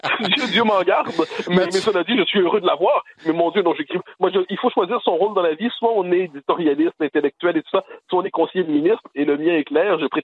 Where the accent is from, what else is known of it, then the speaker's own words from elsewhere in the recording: Quebec, Canada; J'y crois certainement pas chez nous au Québec, je ne crois pas en France.